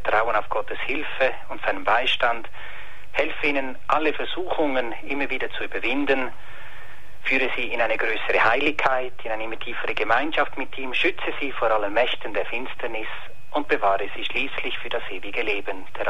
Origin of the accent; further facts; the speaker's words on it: Switzerland; Für mich als Schweizer ein bisschen schwierig, Ihren Dialekt zu verstehen.